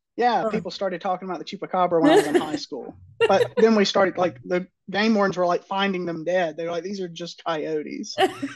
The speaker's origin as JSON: {"language": "English", "town": "Hattiesburg", "region": "Mississippi", "country": "United States", "said": "So I'm from down around Hattiesburg, where the University"}